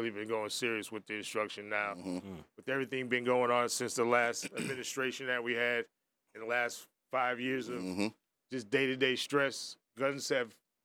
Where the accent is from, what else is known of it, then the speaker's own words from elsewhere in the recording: Brooklyn, New York, United States; also born or lived in Oak Park, Michigan; Born and raised in Fort Greene, Brooklyn. Spent most of my time there, but I also spent a lot of time here in Detroit. Was raised in Oak Park with my mom.